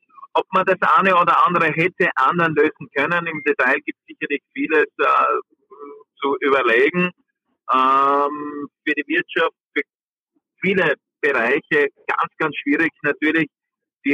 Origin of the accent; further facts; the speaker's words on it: Styria, Austria; Ich habe das wunderschöne Wetter genossen, indem wir täglich Wanderungen gemacht haben bei uns in der Südsteiermark